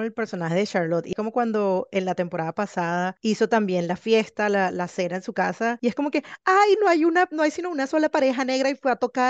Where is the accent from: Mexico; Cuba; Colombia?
Colombia; Caribbean Region; me pasa también de costeña cuando conozco a alguien en Colombia que le digo que soy costeña